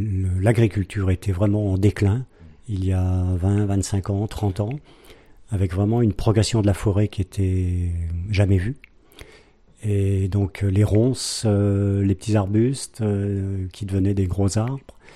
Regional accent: Auvergne-Rhône-Alpes, France; also born or lived in Grenoble; Donc, monde rural de montagne, puisque moi je suis plutôt nord-alpin, je suis natif du Dauphiné, j'ai passé une partie de ma vie professionnelle à Grenoble, beaucoup de mon temps libre en Val d'Arly, donc en Savoie, entre Albertville et Megève

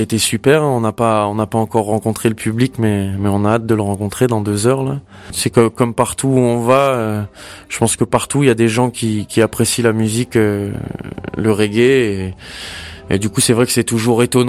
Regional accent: Nouméa, South Province, New Caledonia; en grandissant en Nouvelle-Calédonie, même si moi j'ai grandi en ville, tu vois, donc j'étais la ville de Nouméa

